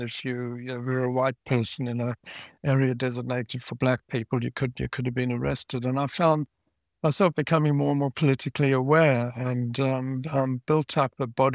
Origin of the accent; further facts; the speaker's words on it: South Africa; I grew up in South Africa